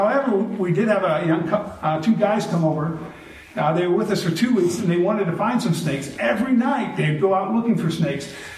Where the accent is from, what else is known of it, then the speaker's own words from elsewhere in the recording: Seville, Ohio, United States; now in Australia; You know, I'm an Ohio boy. I grew up in Seville, you know, about 30 minutes away.